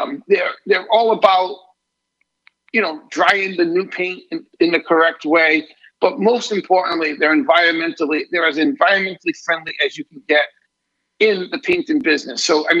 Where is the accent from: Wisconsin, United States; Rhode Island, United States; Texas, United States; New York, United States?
Rhode Island, United States; Portsmouth; But I'm originally from Portsmouth. So I grew up in Portsmouth.